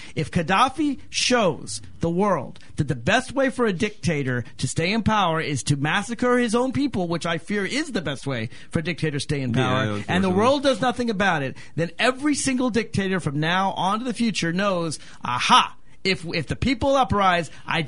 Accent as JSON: {"language": "English", "region": "Virginia", "country": "United States", "tie": "born or raised there", "said": "Because I hold Maryland to a higher standard than even my home state of Virginia."}